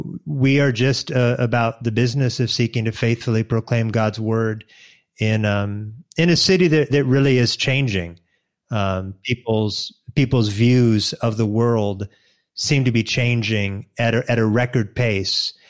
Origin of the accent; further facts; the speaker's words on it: Oregon, United States; also born or lived in Hawaii; I was born in Hawaii. I hail from the great state of Oregon.